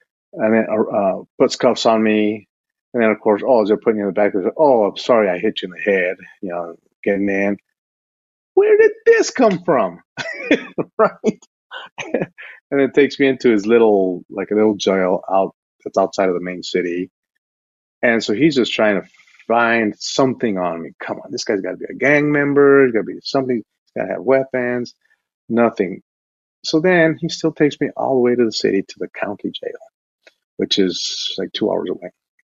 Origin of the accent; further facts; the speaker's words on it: El Paso, Texas, United States; I'm from El Paso, Texas, which is primarily Latino, American, and Mexican immigrant too.